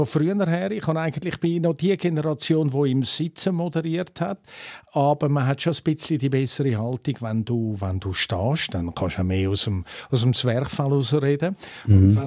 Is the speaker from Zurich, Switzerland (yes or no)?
yes; Zurich, Switzerland; wir sind in Bellevue aufgewachsen, dort im Kindergarten. Also wirklich mitten in der Stadt Zürich